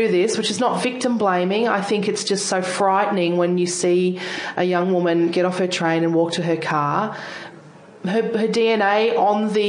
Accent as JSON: {"language": "English", "region": "Queensland", "country": "Australia", "tie": "born or raised there", "said": "I was a child in Queensland at the time."}